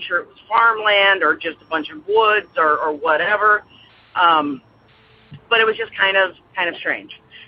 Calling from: Aurora, Illinois, United States; I'm calling from Aurora, Illinois.

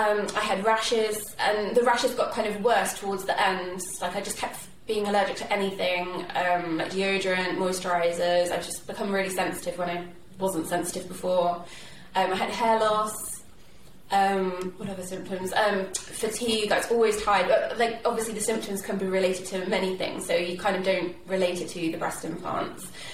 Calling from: Marlow, South East England, United Kingdom; Hi, I'm joining from Marlow in Buckinghamshire in England. I live here with my daughter, who's nearly 4

